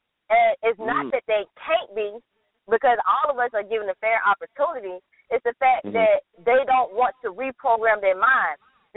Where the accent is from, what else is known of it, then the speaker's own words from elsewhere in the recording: Atlanta, Georgia, United States; Let's start at home because I am from Atlanta.